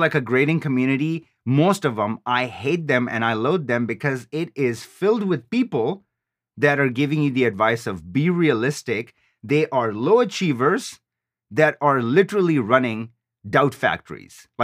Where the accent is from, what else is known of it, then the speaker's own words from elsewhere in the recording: Pakistan; I would be working at a gas station or driving a cab, because I'm from Pakistan.